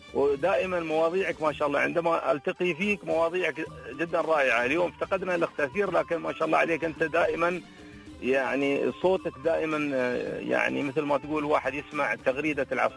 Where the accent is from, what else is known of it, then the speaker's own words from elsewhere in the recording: United Arab Emirates; احنا اماراتيين.